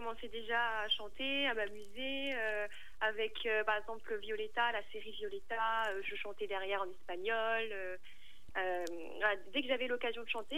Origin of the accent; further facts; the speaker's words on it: Bordeaux, Nouvelle-Aquitaine, France; Et je suis lycéenne en seconde et je viens de Bordeaux.